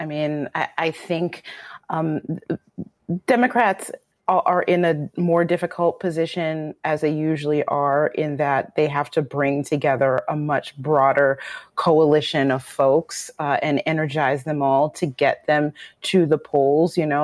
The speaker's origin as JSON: {"language": "English", "region": "Michigan", "country": "United States", "said": "I mean, I'm from Michigan, and I think the point that Paul is making is super important."}